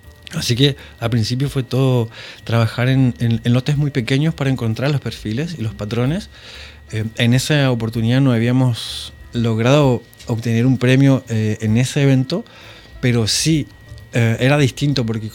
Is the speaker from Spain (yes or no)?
no; Misiones, Argentina; yo vengo de la provincia de Misiones, estoy comenzando este camino